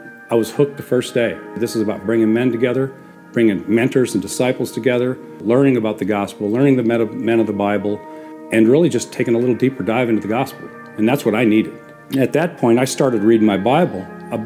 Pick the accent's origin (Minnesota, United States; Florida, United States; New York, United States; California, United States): Minnesota, United States; now in Arkansas, United States; I came originally from Minnesota in 1972 to Northwest Arkansas. I grew up Catholic.